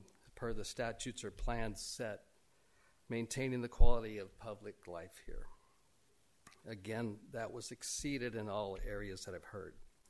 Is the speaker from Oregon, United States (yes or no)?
yes; Portland, Oregon, United States; moved away as an adult; now in Oro Valley, United States; podunk town of Portland, Portland, Oregon, known for community functions like 100 Nights of Antifa. My hometown, where I lived for 60 years, my hometown is not a hometown anymore.